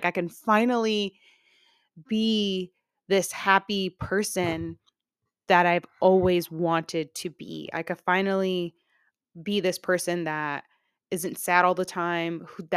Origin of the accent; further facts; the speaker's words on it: Queens, New York, United States; I grew up in Queens, New York. I actually grew up around like between like the, like right in the middle of like Woodhaven and Boulevard, Queens and Jamaica, Queens.